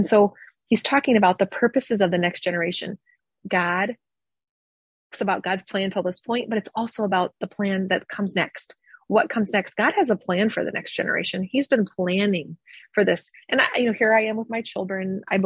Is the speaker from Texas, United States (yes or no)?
no; Iowa, United States; now in Omaha, United States; I live in Omaha, Nebraska today. I've lived there for the last, 14 years, but I was raised in Iowa. So I feel like I'm from Iowa, like I'm an Iowan, but I live in Nebraska.